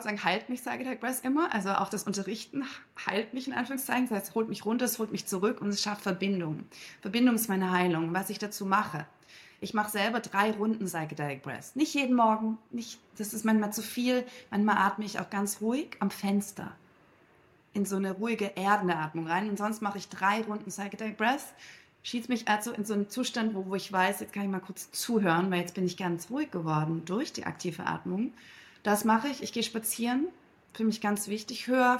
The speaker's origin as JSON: {"language": "German", "region": "Berlin", "country": "Germany", "said": "Und ich komme aus Berlin, ich habe auf der Tanzfläche sehr viel erkannt"}